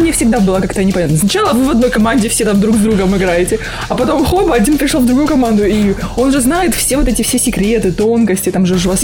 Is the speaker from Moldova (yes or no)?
yes; Chișinău, Moldova; Из Кишинева.